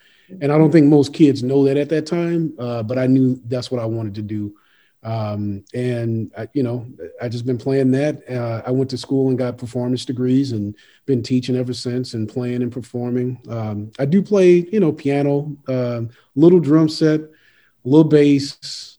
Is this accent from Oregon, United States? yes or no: no; St. Louis, Missouri, United States; I'm from St. Louis originally, hence the Cardinals hat.